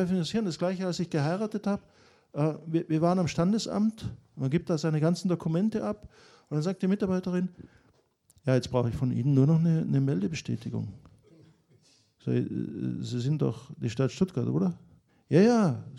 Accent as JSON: {"language": "German", "country": "Austria", "said": "ich bin Österreicher"}